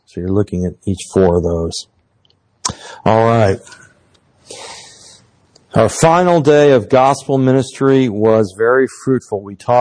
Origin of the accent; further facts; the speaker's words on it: Dallas, Texas, United States; When I told Delek I was from Dallas, Texas